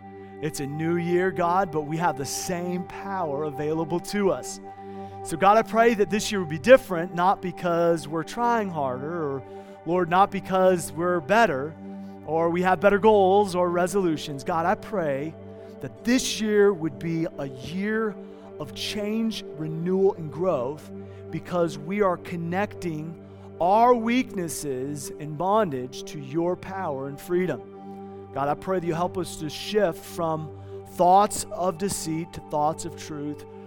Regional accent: Iowa, United States; Now, you may not like LA, but I grew up in Iowa, so please pardon me for loving Los Angeles.

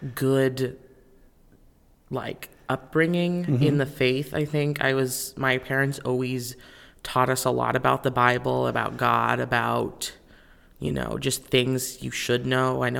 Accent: Kentucky, United States; born there; I was born in Kentucky, but we moved several times during my childhood.

